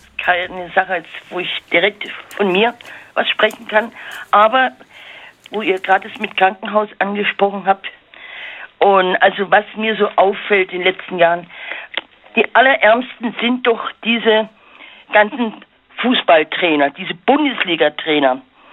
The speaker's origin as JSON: {"language": "German", "town": "Villingen-Schwenningen", "region": "Baden-Württemberg", "country": "Germany", "said": "ich komme aus Villingen in Schwenningen, das ist ja 60 Kilometer von Freiburg."}